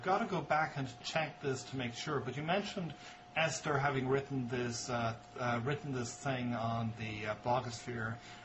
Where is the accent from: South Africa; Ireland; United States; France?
Ireland; As I say, I'm not American, I'm Irish. So a lot of my exposure to this stuff has been secondhand.